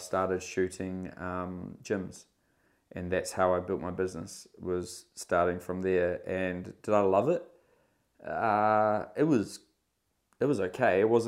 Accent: New Zealand; also born or lived in Australia; No, I'm Kiwi.

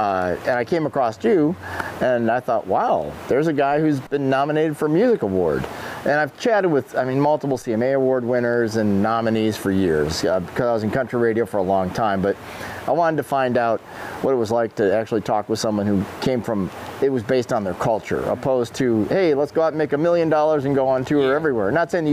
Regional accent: Ireland; Like, I'm Irish, right? So obviously, I like potatoes.

